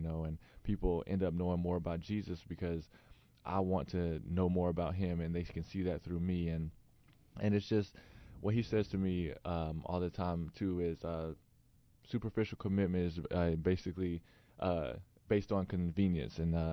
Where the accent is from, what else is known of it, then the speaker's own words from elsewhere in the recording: High Point, North Carolina, United States; You know, growing up in High Point, North Carolina, it's a great city, you know